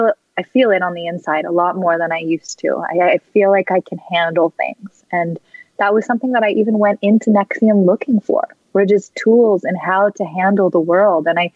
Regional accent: Malibu, California, United States; I mean, I grew up in Malibu, California with a loving family and, you know, opportunities.

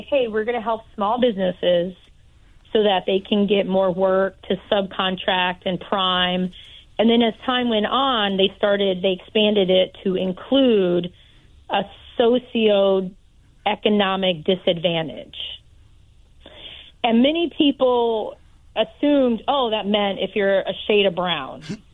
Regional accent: Detroit, Michigan, United States; born there; I was born in the Detroit area, but my family is not from Detroit.

